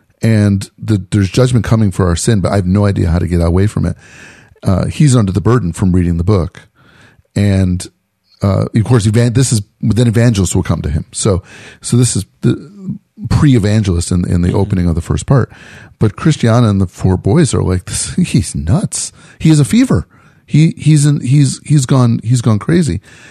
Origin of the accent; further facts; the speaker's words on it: Scotland, United Kingdom; Yeah, well, I can say that because I'm Scottish.